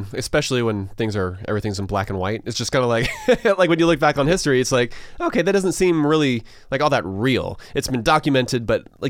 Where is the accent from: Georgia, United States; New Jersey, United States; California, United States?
Georgia, United States; Augusta; as a kid growing up in Augusta, I mean, the Atlanta Braves were it.